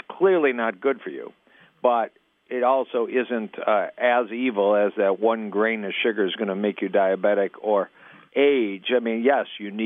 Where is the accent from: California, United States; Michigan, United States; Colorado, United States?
Michigan, United States; I had trained in Dallas for 3 years, but I'm from Michigan, came back July 1, 1990.